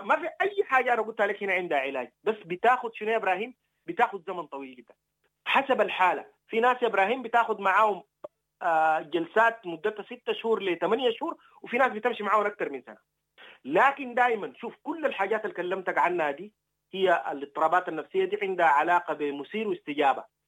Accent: Sudan

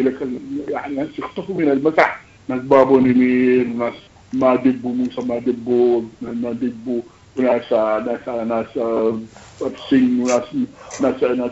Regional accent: Sudan; لكن عندنا هنا الأبقار عندنا في السودان شمال السودان في دولة السودان في جمهورية السودان

